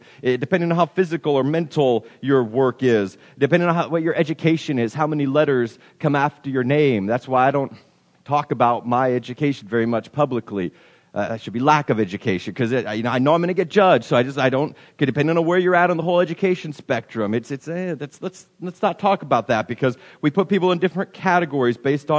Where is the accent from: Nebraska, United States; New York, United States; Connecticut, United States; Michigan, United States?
Nebraska, United States; or since I'm from Nebraska, proudly, lack of accent, right?